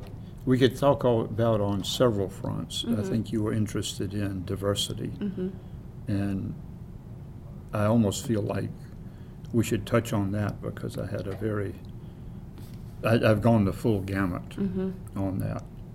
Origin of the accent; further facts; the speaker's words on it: the South, United States; born there; Because I was born in the South in a small town at a time when it was segregated.